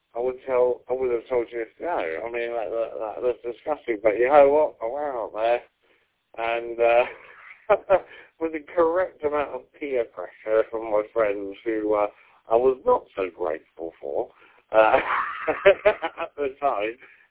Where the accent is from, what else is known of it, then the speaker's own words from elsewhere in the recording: United Kingdom; we've got to keep in it because we are British.